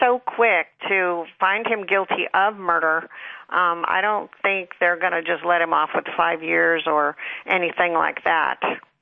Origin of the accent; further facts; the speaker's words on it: California, United States; now in Texas, United States; I'm originally from California. Mm. I escaped from my hellhole there